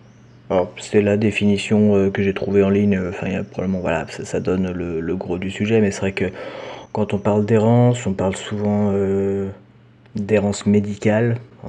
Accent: France; moi, je me suis retrouvé tout seul dans ma classe en tant que Français

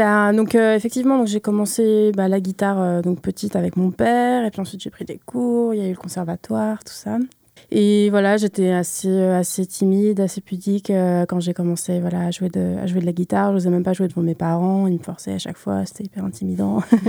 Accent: Rennes, Brittany, France; parce que je suis rennaise et que c'est important pour moi de jouer ici.

